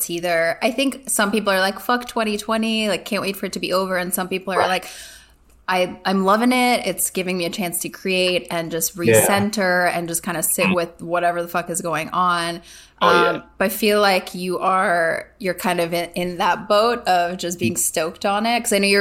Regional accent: Hungary; Yeah, so I grew up in Hungary.

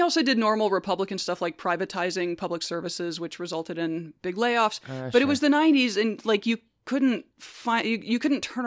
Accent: Alabama, United States; When I was growing up in Alabama in the 90s

